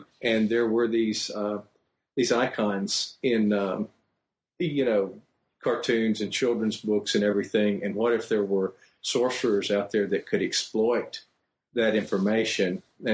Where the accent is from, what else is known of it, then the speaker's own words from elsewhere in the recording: Louisiana, United States; I'm from Louisiana, if you can't tell, anybody listening.